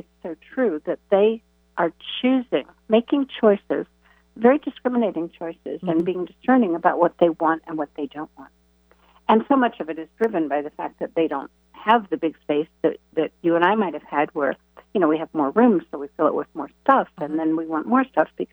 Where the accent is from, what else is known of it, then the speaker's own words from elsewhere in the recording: Germany; And I grew up in Germany, so we did have a big house in Germany